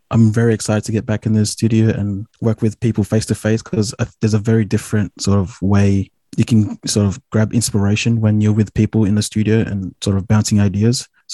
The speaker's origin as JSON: {"language": "English", "town": "Sydney", "region": "New South Wales", "country": "Australia", "tie": "born or raised there", "said": "Not really, because I think I was lucky enough to like grow up in Western Sydney where there's a lot of multiculturalism."}